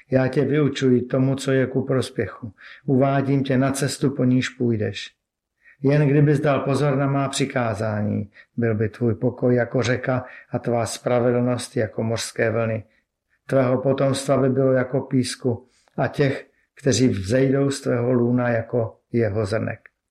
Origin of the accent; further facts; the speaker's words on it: Trutnov, Hradec Králové Region, Czechia; Je mi 38 let, mám manželku Martinu a 3 děti. 8, 6 a 4 roky. Mým rodným městem je Trutnov a celý život jsem v církvi bratrské.